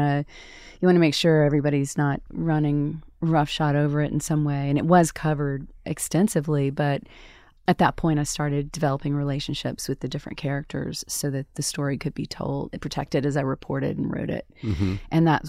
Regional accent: Mississippi, United States; I was born and raised in Mississippi. We didn't talk about that kind of stuff and grew up in the Baptist church.

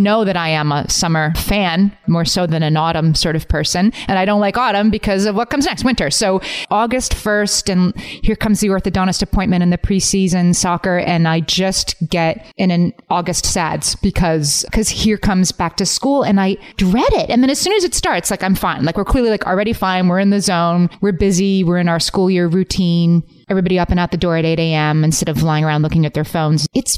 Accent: Ireland; I'm Irish.

